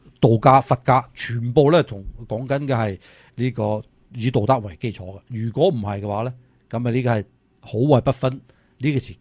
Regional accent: United States

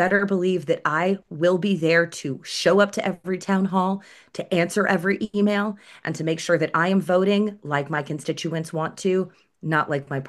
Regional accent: Kentucky, United States; essentially you get the life that I grew up with in Kentucky.

